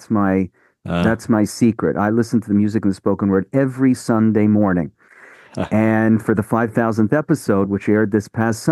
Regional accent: Montreal, Quebec, Canada; now in Toronto, Canada; And I grew up in Montreal.

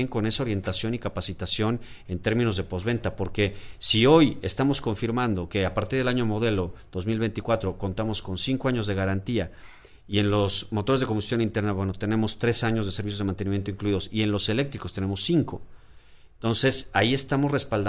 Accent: Mexico; Lo de los pilotos, y lo voy a decir como mexicano

